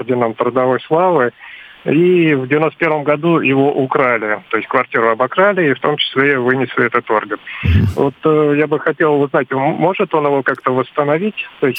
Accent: Volzhsky, Volgograd Oblast, Russia; Я из Волжска, Волгоградской области.

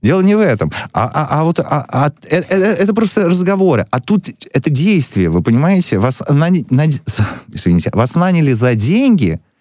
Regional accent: Ukraine; born there; Вы же знаете, да, что я родился на Украине, я вам рассказывал.

